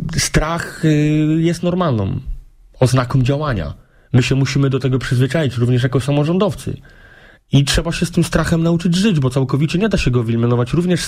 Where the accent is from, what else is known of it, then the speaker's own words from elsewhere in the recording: Zielona Góra, Lubusz Voivodeship, Poland; pochodzę z Zielonej Góry